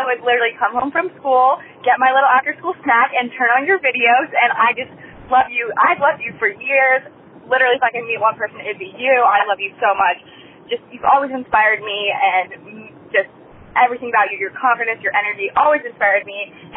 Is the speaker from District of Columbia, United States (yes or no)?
yes; Washington, District of Columbia, United States; I'm from the Washington, D.C. area.